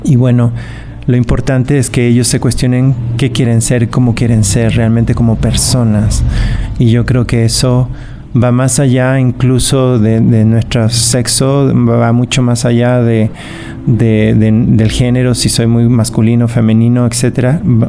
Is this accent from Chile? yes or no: yes; Chile; Crecí en Chile, en plena dictadura militar.